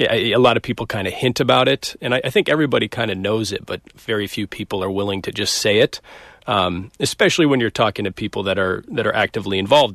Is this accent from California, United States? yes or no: no; Missoula, Montana, United States; it's hard to grow up in Montana and not remember seeing it on the newspaper every single